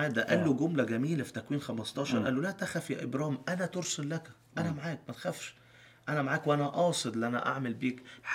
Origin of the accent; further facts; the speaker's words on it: Egypt; بس احنا اللفظ الدارج عندنا في مصر